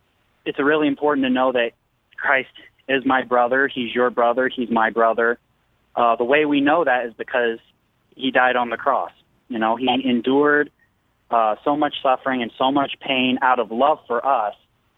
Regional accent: Fenton, Missouri, United States; I'm from Fenton, Missouri.

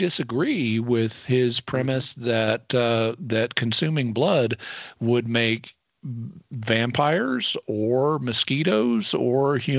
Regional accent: United States; So in my house, being an American, we didn't grow up eating anything that was made with blood.

